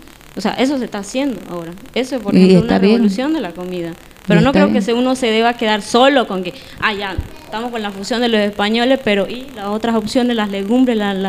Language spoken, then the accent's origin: Spanish; Beni, Bolivia; Yo soy del Beni, por ejemplo